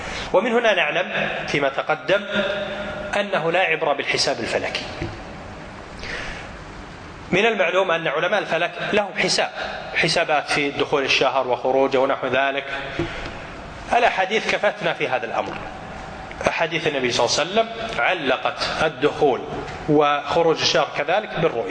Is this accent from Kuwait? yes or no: yes; Kuwait; أن في بلدنا الكويت هنا العبرة عندنا